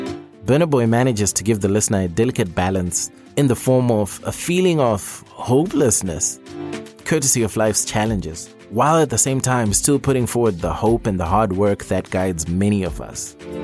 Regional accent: Zimbabwe; I'm from Zim and I know Zim is a mess right now.

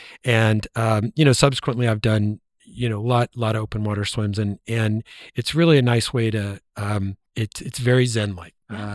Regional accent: Los Angeles, California, United States; I grew up in Los Angeles.

